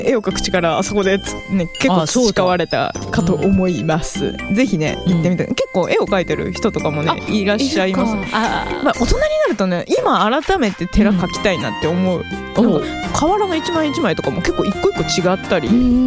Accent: Nara, Japan; 奈良県生まれ、奈良県育ちだからね、うんうん、小学校とか中学校までずっと奈良の学校だったんですけど、

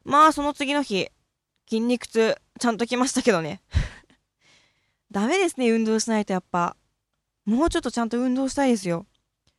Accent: Fukuoka, Japan; 私はバリバリの博多っ子なので、豚骨が一番ですよ。

